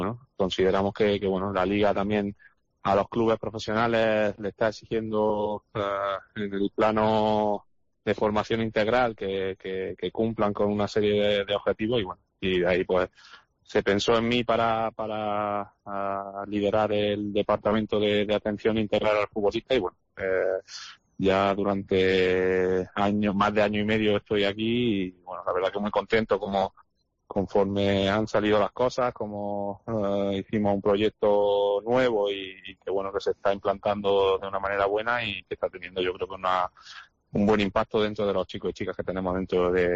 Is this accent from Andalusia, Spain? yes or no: yes; Granada, Andalusia, Spain; El Granada, claro que le guardo mucho cariño, no solo por ser de mi tierra, sino por los 2 años que estuve allí